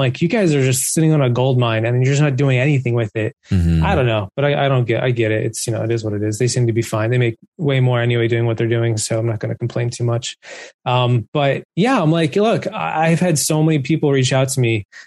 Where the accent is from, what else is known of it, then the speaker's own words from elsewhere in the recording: East Coast, United States; I was just growing up on the East Coast.